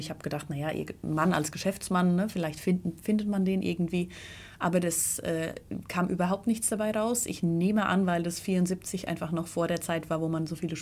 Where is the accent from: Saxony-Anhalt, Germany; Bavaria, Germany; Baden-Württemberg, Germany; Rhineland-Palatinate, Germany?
Bavaria, Germany; Ich komme aus dem Buchental, also dem Nachbarort von Mespelbrunn.